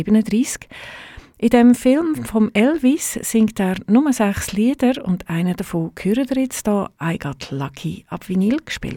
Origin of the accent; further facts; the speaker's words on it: Switzerland; Bei uns in der Schweiz ist er unter dem Namen «Harte Fäuste, die heisse Liebe» gelaufen.